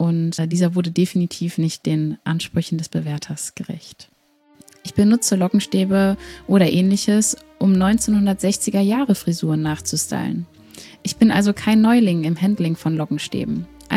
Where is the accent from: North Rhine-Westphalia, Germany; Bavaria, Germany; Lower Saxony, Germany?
North Rhine-Westphalia, Germany; beim Kölnisch Wasser. Ich komme ja aus der Ecke und das kennt man von klein auf